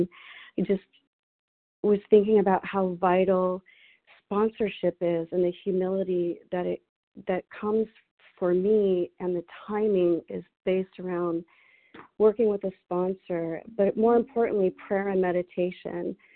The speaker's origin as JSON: {"language": "English", "region": "California", "country": "United States", "said": "Yes. Hi, I'm from California."}